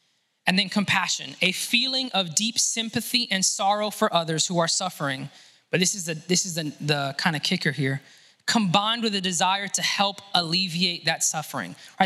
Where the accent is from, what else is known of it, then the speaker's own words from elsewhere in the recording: Miami, Florida, United States; Growing up in Miami, I had a lot of friends who their parents got on a homemade raft from Cuba and made it to the United States.